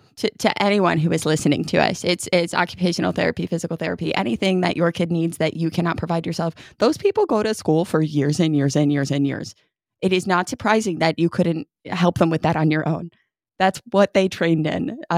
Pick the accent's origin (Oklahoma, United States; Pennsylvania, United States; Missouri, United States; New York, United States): New York, United States; moved away as an adult; I lived in New York till I was 24 and I'd be like, I'm from here. I just say some words in a different way.